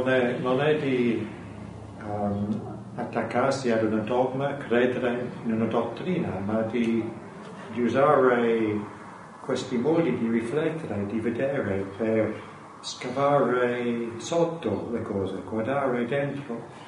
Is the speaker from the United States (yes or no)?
no; England, United Kingdom; io sono inglese, monaco buddista, maschio